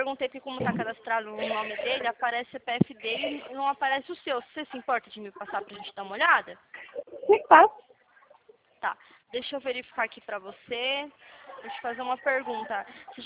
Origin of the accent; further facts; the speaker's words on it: Atibaia, São Paulo, Brazil; Eu sou aqui de Atibaia, pertinho.